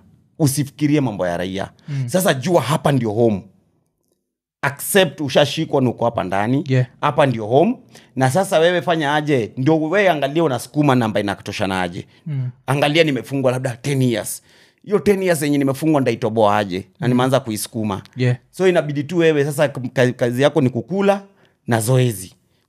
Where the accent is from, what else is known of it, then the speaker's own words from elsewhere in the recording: Kibera, Nairobi, Kenya; now in Ngong, Kenya; But sasa nilikuwa nishahamia upande wa Ngong. Nimegrow ya Kibich, nimelelewa Kibich. Hiyo Kibich ndio ilikuwa mtaa.